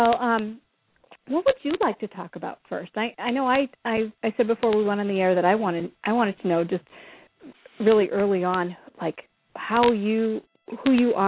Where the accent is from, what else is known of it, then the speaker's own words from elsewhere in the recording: Minnesota, United States; born there; I was born in Minnesota, and I've never been able yet to leave the United States.